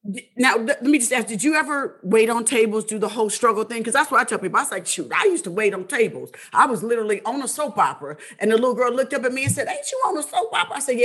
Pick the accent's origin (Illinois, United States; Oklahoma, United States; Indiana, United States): Indiana, United States; Indianapolis; I mean, we both from the Midwest. I'm from Indianapolis.